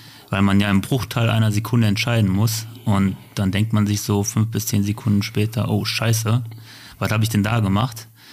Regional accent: Bottrop, North Rhine-Westphalia, Germany; Bottropper, aufgewachsen in Badenbrock.

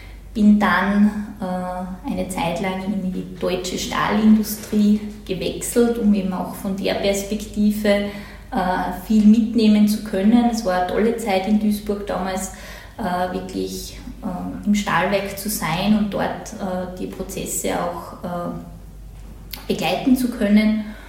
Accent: Styria, Austria; Ich bin in Leoben geboren, dann in der Obersteiermark aufgewachsen, habe dann das Stiftsgymnasium Admont besucht

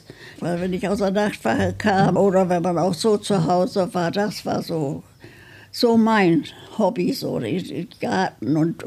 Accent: Lower Saxony, Germany; ich bin ein Landmensch, kann man wohl sagen. Ich bin auf dem Lande geboren und groß geworden in Ostfriesland

